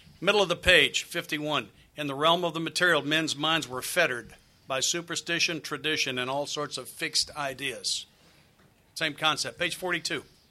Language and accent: English; the South, United States; I can't pray that fast. I'm from the South.